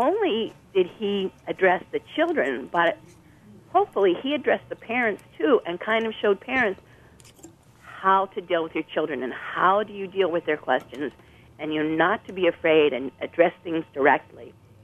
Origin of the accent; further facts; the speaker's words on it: Pittsburgh, Pennsylvania, United States; I grew up in Pittsburgh. I watched, showing my age, I watched Josie Carey.